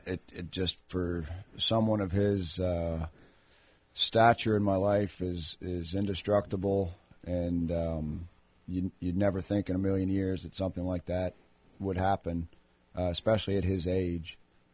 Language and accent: English; Quebec, Canada; So I'm from Canada, a small town outside of Montreal.